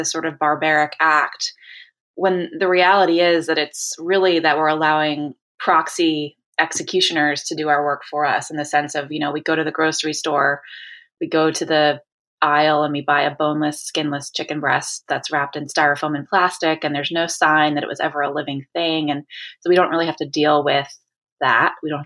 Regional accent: New York, United States; I was from New York. I had worked on Wall Street.

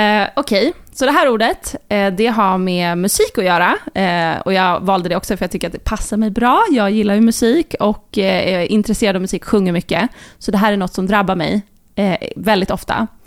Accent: Sweden; first language Swedish; Så jag har halva min släkt i Tyskland. Men är uppvuxen i Sverige, så ja. Svenska är ju mitt första språk.

